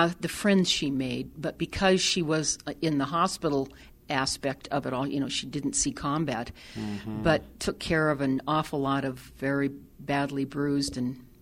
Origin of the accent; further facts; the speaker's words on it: East Helena, Montana, United States; I grew up in East Helena.